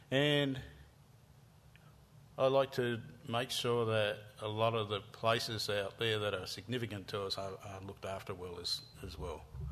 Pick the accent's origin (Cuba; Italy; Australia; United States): Australia; Yass, New South Wales; My clan group is the Yar people. We come from Yass. Yass area. We don't really just live in Yass, but that's where we're from. That's our country.